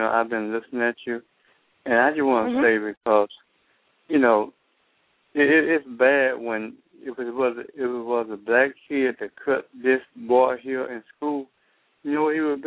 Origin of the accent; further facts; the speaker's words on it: the South, United States; but see, white people, and I'm from the South, and white folks going to always be white folks.